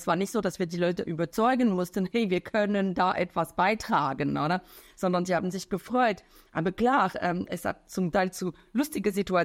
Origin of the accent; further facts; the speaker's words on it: Romandy, Switzerland; Ich komme ursprünglich aus der Westschweiz